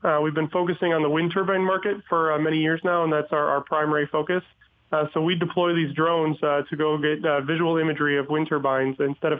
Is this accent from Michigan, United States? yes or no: yes; Michigan, United States; You know, a lot of us were born and raised in Michigan, and even the ones that weren't came here for school at the University of Michigan.